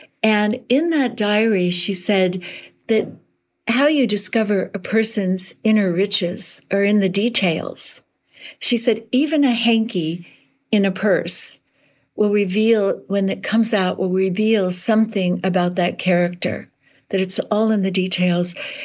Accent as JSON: {"language": "English", "town": "Berkeley", "region": "California", "country": "United States", "said": "I'm from Berkeley."}